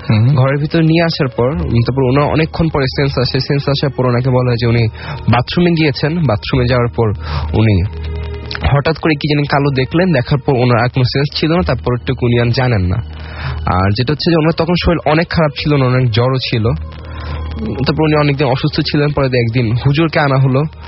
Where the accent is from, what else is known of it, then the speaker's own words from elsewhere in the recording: Comilla, Chittagong Division, Bangladesh; আমাদের গ্রামের বাড়ি কুমিল্লার ঘটনা